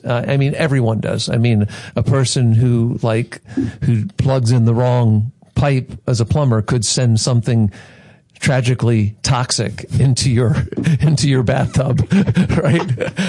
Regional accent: Baltimore, Maryland, United States; I grew up in Baltimore. I'm a Baltimorean.

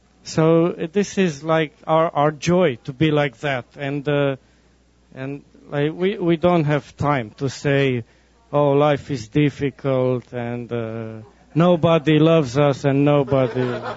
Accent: Romania; English is a second language; from Romania.

